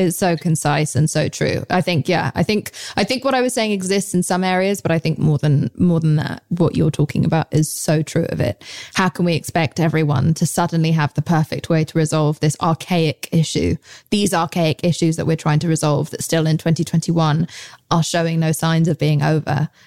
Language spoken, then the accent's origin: English; England, United Kingdom; accent: English; Yeah, I think that's my English accent coming into play there.